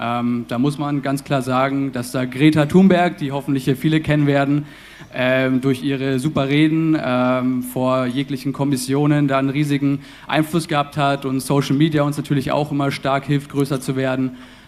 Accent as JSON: {"language": "German", "region": "Berlin", "country": "Germany", "said": "ich komme aus Berlin"}